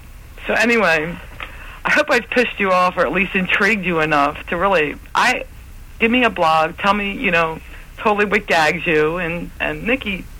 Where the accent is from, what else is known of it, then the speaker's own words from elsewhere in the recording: New Jersey, United States; I called this winery that's Barefoot Wine out of California, and I'm from South Jersey.